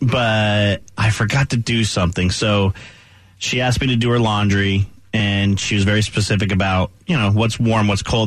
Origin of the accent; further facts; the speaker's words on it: California, United States; I met my fiance on Facebook from South Carolina. I'm from California.